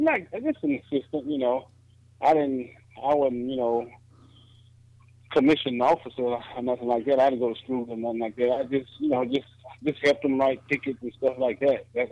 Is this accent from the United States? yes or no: yes; Louisiana, United States; Some friends of mine that were in my hometown decided that, you know, Louisiana wasn't the place for them to be, and I was right there with them because, like I said, I'm from a real small town.